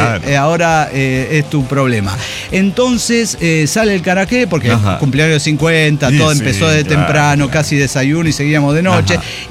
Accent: Chile; moved away; los que hablamos más neutral en toda Latinoamérica somos los chilenos, po, weón.

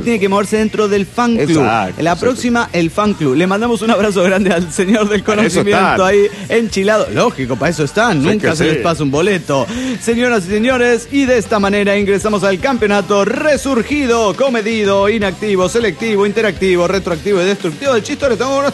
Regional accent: Mexico City, Mexico; del DF mexicano.

